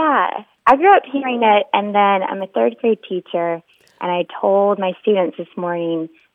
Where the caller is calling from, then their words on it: Wilmington, North Carolina, United States; Wilmington, North Carolina.